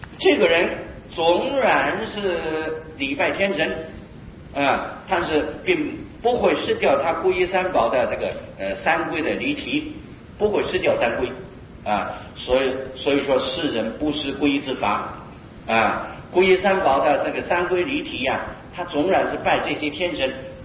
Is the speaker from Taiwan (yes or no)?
yes; Taiwan; 就像我们台湾人